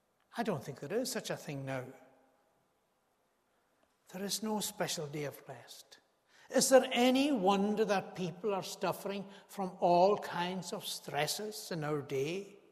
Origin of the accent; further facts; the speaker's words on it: Isle of Lewis, Scotland, United Kingdom; if you didn't know where I come from, my accent probably betrays that. And for many of us growing up on the Isle of Lewis, Lan Sabbath, or the Sabbath day, was quite unique.